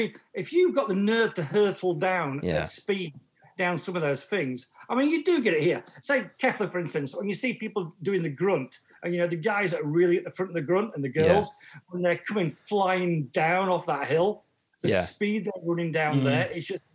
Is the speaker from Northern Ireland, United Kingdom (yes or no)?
no; Yorkshire and the Humber, United Kingdom; accent: Northern English; Home for me was West Yorkshire for many, many years, Calderdale, the Calder Valley, the Pennines, as you might know it.